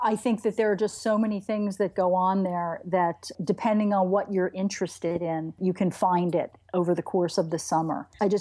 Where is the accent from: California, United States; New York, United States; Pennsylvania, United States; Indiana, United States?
Pennsylvania, United States; Philadelphia; as you know, I'm from Philadelphia. There's certain etiquette that goes with cheesesteaks.